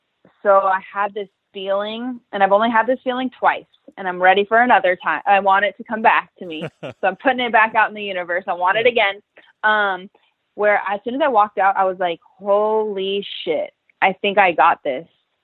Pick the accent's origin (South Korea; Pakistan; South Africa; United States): United States; California; I'm from the Bay Area. We drive up north to see my family.